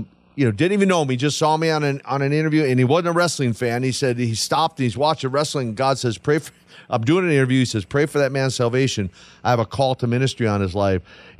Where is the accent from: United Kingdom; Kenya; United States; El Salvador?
United States; Minnesota; I'm not from Russia, you know, hail from the great state of Minnesota. And so I didn't grow up in Russia.